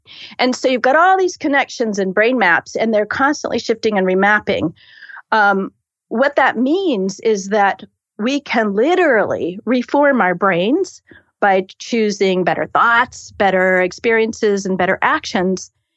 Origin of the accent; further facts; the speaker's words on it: Indiana, United States; Oh, I grew up in Indiana